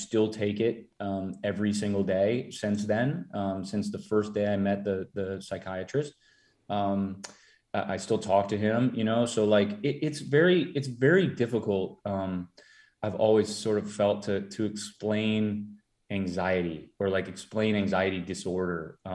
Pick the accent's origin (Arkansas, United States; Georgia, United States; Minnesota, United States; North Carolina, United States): Minnesota, United States; Like I'm from Minnesota. I'm Minnesota nice.